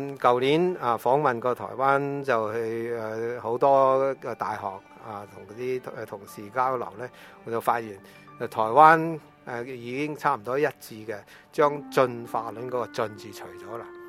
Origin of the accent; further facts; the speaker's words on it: China; 我哋中国人咧又唔黑又唔白